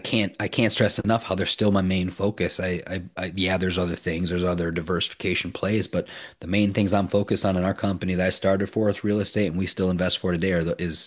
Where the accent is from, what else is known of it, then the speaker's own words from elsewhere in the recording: Minnesota, United States; One of the wealthiest guys I grew up around back in Minnesota told me when I was real young